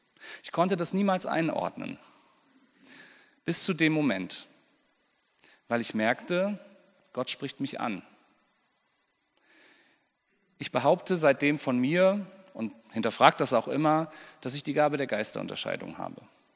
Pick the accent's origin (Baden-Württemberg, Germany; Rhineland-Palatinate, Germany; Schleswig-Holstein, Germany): Schleswig-Holstein, Germany; Neumünster; Und wir hatten in meiner Heimatstadt in Neumünster eine Pfingstgemeinde